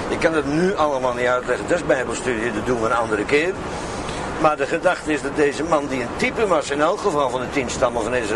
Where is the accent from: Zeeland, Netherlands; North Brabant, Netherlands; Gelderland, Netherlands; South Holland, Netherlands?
South Holland, Netherlands; Bodegraven; Zodat ik vervolgens ben opgegroeid net buiten de grenzen van het Romeinse Rijk. Dat was in Bodegraven aan de Oude Rijn.